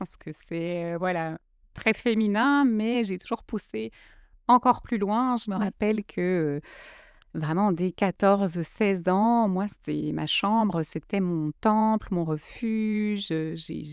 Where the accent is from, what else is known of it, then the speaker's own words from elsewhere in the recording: Belgium; j'ai 40 ans, j'ai deux enfants, deux garçons, je suis belge et après plus de 15 ans à l'étranger, je suis revenue habiter en Belgique depuis le mois de septembre